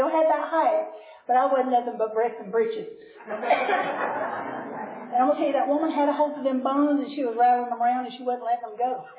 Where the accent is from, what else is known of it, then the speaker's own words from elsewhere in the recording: Southern United States, United States; I mean, I'm from the South. I'm polite, and I nod, and I smile